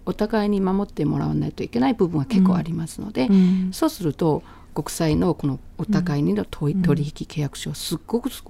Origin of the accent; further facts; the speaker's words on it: China; Japanese is a second language; moved away as an adult; now in Okinawa, Japan; で私は今沖縄滞在で20年目になります。